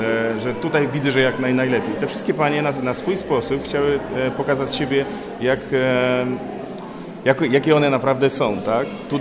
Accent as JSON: {"language": "Polish", "town": "Rawa Mazowiecka", "region": "Łódź Voivodeship", "country": "Poland", "said": "ja jestem z Rawy Mazowieckiej."}